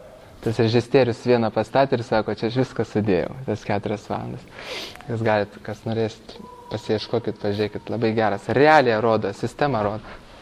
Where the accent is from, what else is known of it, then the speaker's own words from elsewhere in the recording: Vilnius, Vilnius County, Lithuania; čia aš vilnietis, dabar aš savartinė gyvenu.